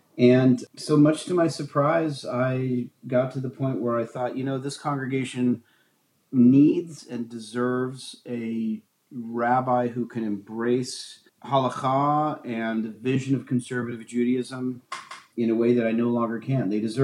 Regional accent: Portland, Oregon, United States; My Jewish journey, well, I grew up here in Portland, Oregon.

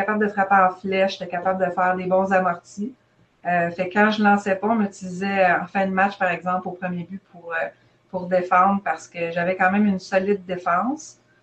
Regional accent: LaSalle, Quebec, Canada; J'ai grandi à Ville-la-Salle, puis à Ville-la-Salle, les sports les plus populaires, c'était toujours le hockey l'hiver, puis le baseball l'été.

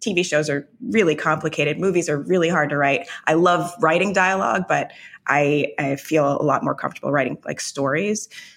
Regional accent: Jamaica; I joke about the fact that I'm Jamaican, but I just discovered weed at like age 42

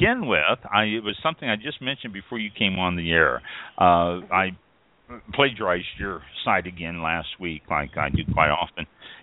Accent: Kansas City, Missouri, United States; I grew up in Kansas City, Missouri, and I know scary and tornadoes.

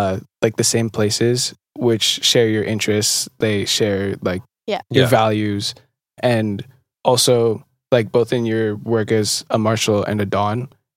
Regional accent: Stouffville, Ontario, Canada; I'm from Stouffville. It's like an hour and a half north of here driving

